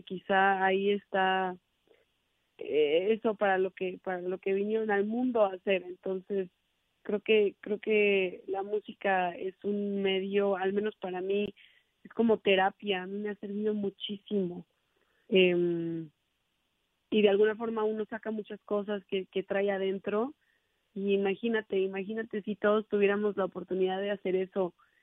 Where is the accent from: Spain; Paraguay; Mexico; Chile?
Mexico; yo quise ponerle mis raíces, que soy mexicana